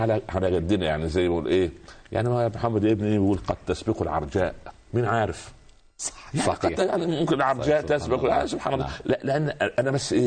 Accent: Egypt; يعني عندنا في مصر يقول لك

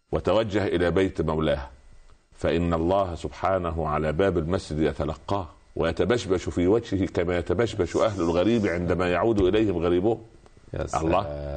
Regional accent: Egypt; يعني عندنا في مصر يقول لك

